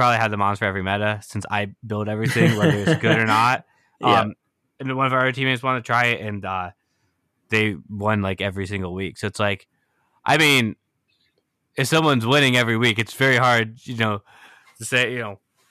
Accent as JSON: {"language": "English", "country": "United States", "said": "they're all from Canada, and I'm from the States"}